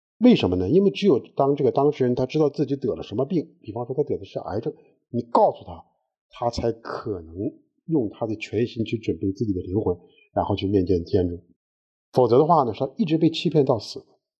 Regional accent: China; 所以我们中国人有厚葬的这样一个说法

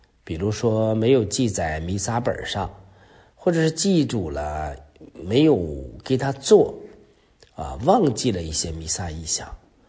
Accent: China; 作为一个中国人

